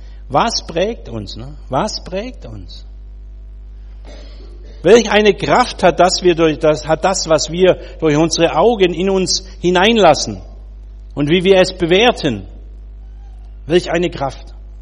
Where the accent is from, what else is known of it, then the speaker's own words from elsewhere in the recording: Baden-Württemberg, Germany; Ist eine absolut schwäbische Einrichtung. Bringt's was oder bringt's nichts, ne? Ja. Womit ich mein Herkunftsland verraten habe.